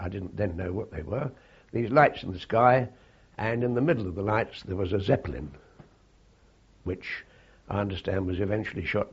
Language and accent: English; London, United Kingdom; born there; I was born in East Dulwich, London.